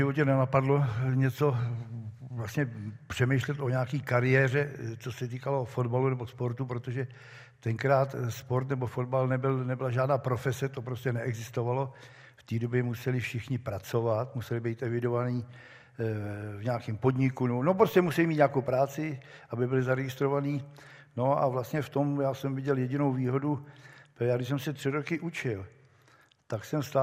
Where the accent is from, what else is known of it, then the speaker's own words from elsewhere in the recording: Prague, Czechia; Já jsem vyrůstal, jsem se narodil v Záběhlicích a pak teda se rodiče přestěhovali na Vinohrady, takže jsem čistý Vinohraďák